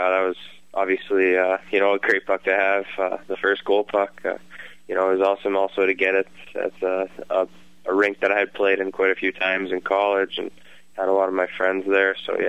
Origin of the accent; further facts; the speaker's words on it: Connecticut, United States; born there; I don't know why they wouldn't just tell me I was born in Connecticut.